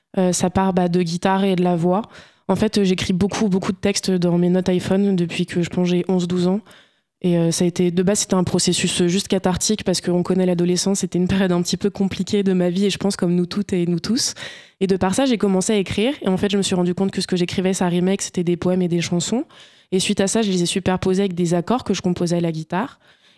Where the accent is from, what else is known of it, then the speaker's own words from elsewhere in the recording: Hauts-de-France, France; now in Amiens, France; Je viens de l'Oise, des campagnes, de la Cambrousse de base. Et je suis amiénoise depuis 5 ans maintenant, bientôt 6.